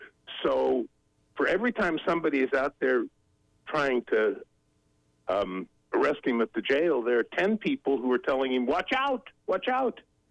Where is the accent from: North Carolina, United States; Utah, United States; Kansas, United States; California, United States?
Utah, United States; Clearfield; No, I grew up in Clearfield, but my mother's family was a pioneer family who settled in Colville